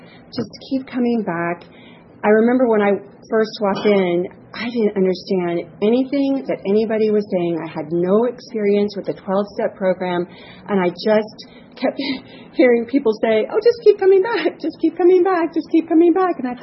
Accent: San Fernando Valley, California, United States; And, oh, I'm from the San Fernando Valley.

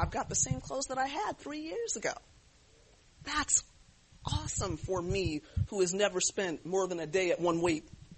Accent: East Coast, United States; now in California, United States; I am not from California. I am from the East Coast. My sister recently moved here

